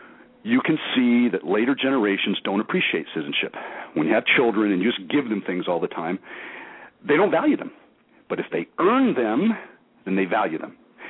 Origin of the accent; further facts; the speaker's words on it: Arizona, United States; also born or lived in Florida; I've seen it growing up in Arizona, southern Florida, and now living in southern California, and now southern Florida.